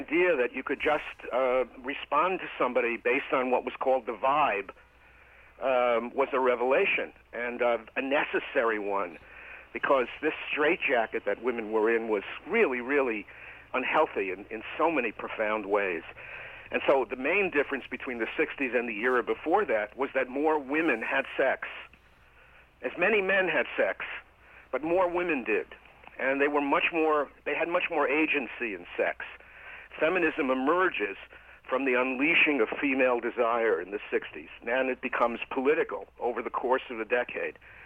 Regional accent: Bronx, New York, United States; in addition to all the sort of wonderful passion and loyalty and warmth of those people who I grew up with, they were also very violent and racist.

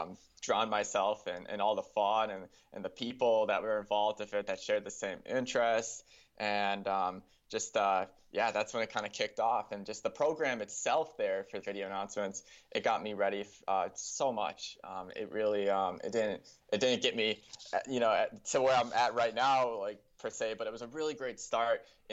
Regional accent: Kenosha, Wisconsin, United States; Kenosha. I was born in Kenosha. I've lived in Kenosha my whole life, so I really don't know any other city.

